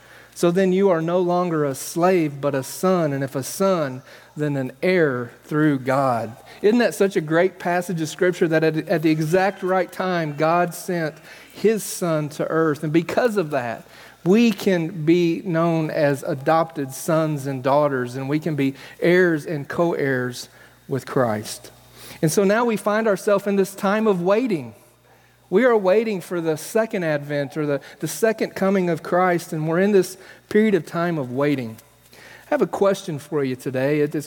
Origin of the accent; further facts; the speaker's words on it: Kissimmee, Florida, United States; also born or lived in Haines City, United States; I was born in Haines City, Florida, and we settled in Kissimmee, Florida for the first 10 years of my life.